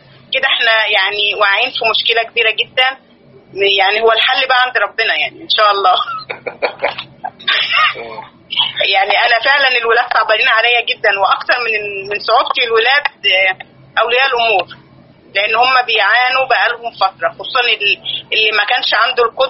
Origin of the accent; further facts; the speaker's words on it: Egypt; يعني هو احنا عندنا في مصر يعني لحد ما الدنيا بتقول كويسة